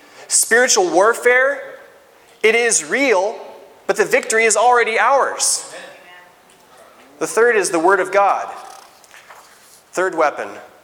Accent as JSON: {"language": "English", "region": "Washington", "country": "United States", "said": "from Nasal, Washington. Nobody knows who I am."}